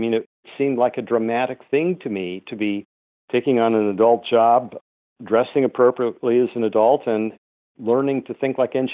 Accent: North Dakota, United States; Well, I was a late bloomer, and I grew up in North Dakota.

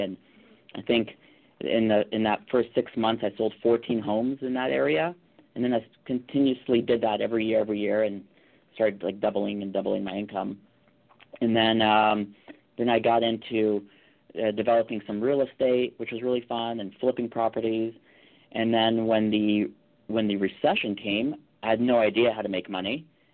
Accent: Calabasas, California, United States; So I grew up in the Calabasas area and right out of high school, I knew I wanted to get into real estate.

